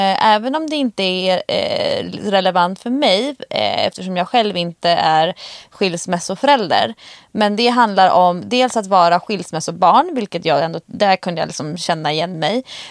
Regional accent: Skåne, Sweden; born there; Jag föddes 1972 utanför Malmö och sen så liksom fram till idag.

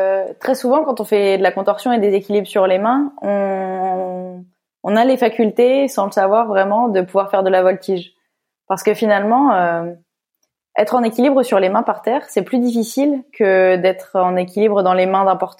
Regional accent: Lille, Hauts-de-France, France; Moi, je viens de Lille, donc on a beaucoup été dans le nord de la France

